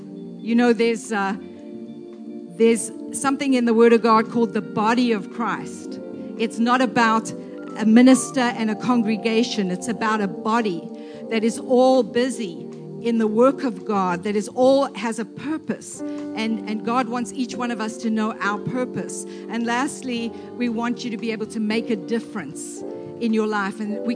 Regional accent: South Africa; Where I grew up in South Africa, we had neighbors when I was perhaps 5, 6 years old.

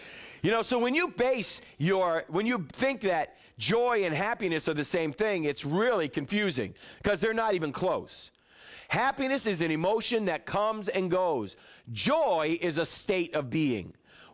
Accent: New England, United States; Now, I'm from New England. Very stoic people up there.

